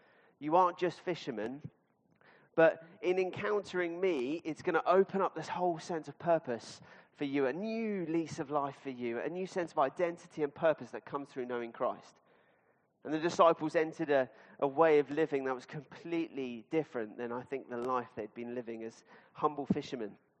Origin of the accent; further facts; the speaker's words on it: Fareham, South East England, United Kingdom; But yes, I grew up in Fareham. It was my home church from about when I was about 8 years old.